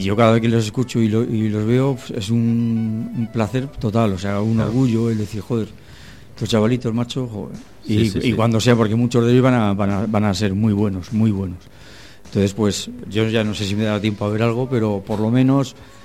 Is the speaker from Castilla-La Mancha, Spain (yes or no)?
no; Peñafiel, Castile and León, Spain; born there; now in Galicia, Spain; yo soy nacido en Peñafiel, español, y gallego en lo que me corresponde de que estoy aquí siempre